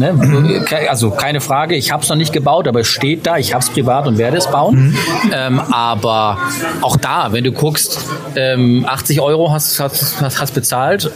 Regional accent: Germany; born there; Ich bin am Wasser geboren. Ja. Am Weserstrom bin ich geboren.

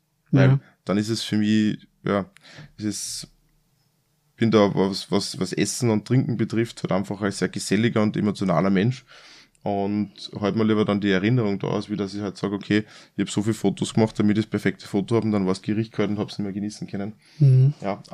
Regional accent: Austria; bei uns in Österreich

